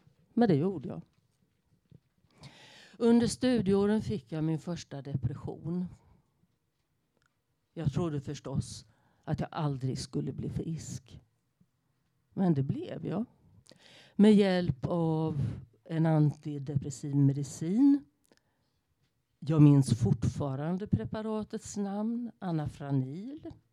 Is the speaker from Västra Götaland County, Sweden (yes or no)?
no; Jönköping, Jönköping County, Sweden; also born or lived in Umeå; now in Lund, Sweden; Jag är född 1954, äldst av fyra syskon. Min födelsestad i Umeå. Skolgången var i Jönköping. Hela mitt vuxna liv har jag bott här i Lund.